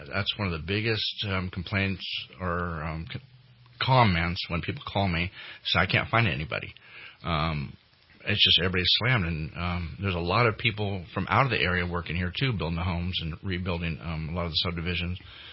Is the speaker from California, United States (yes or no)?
yes; California, United States; I was born and raised here in Shasta County.